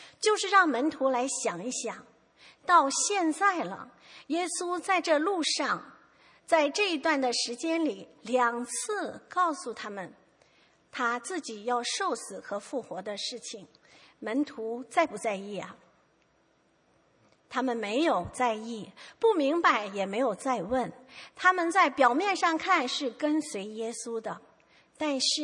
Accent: China; 我们中国人寓言典故里有一个骄傲的大公鸡

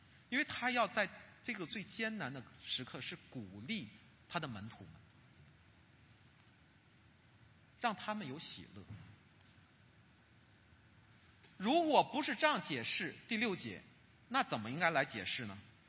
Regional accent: northern China, China; also born or lived in Guangdong; 我是北方人啊，我曾经在广东生活过一段的时间。

